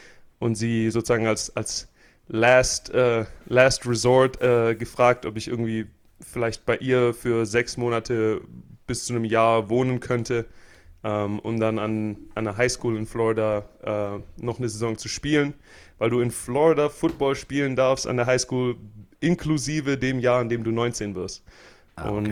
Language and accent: German; Germany; ich komme aus Deutschland und ich performe trotzdem in den Spielen relativ gut